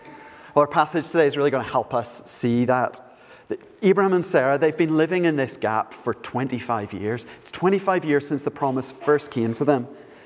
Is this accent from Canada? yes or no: no; Ireland; Being Irish means I come culturally pre-programmed with a great survival strategy.